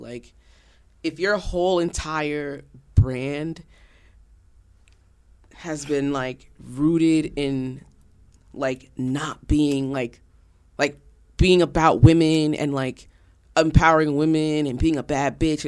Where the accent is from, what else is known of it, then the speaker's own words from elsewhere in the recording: New York, United States; We're from the same state. We're both from New York.